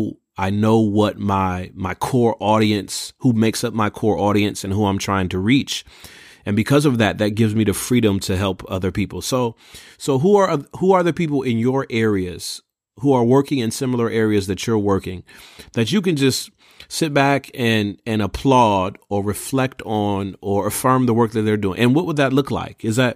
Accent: Pontiac, Michigan, United States; because I'm from Pontiac, Michigan, okay? Metropolitan Detroit, look it up on a map. I'm from Pontiac, Michigan.

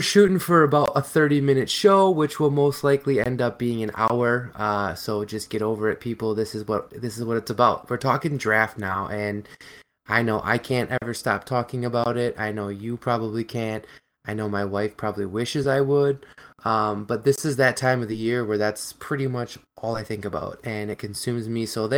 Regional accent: Wisconsin, United States; I grew up obviously in Wisconsin, a big Cornhusker fan.

